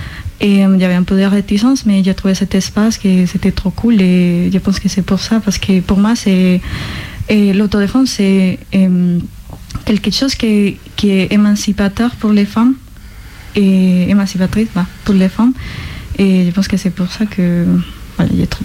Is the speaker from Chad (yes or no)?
no; Colombia; French is a second language; now in France; je viens de Colombie et je suis sociologue.